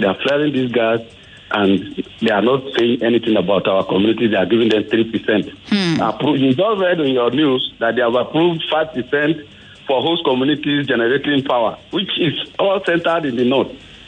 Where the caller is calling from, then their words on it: Ikorodu, Lagos, Nigeria; I'm calling from Ikorodu.